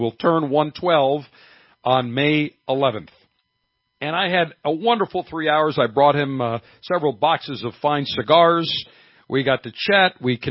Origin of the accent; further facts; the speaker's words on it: Buffalo, New York, United States; especially in my hometown of Buffalo, New York. It is Dingus Day.